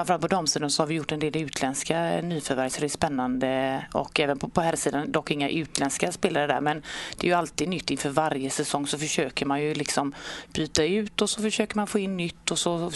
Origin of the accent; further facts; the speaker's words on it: Partille, Västra Götaland County, Sweden; Jag är född och uppvuxen i Partille, jag är född och uppvuxen i Läxby, i den röda radhusen, vet väl för folk som kanske bor i Partille, Nygårdsvägen där.